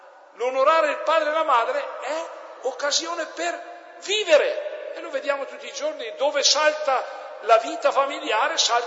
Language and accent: Italian; Trentino-Alto Adige, Italy; Per me che vengo dalle Dolomiti di Brenta, il Bondone è un panettone che non mi dice niente.